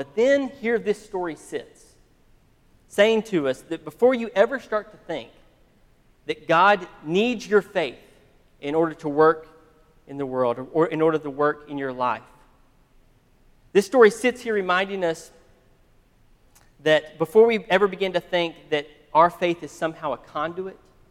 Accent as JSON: {"language": "English", "town": "Abilene", "region": "Texas", "country": "United States", "said": "I heard a story recently about, I'm from Abilene, I heard a story about this young couple in Abilene"}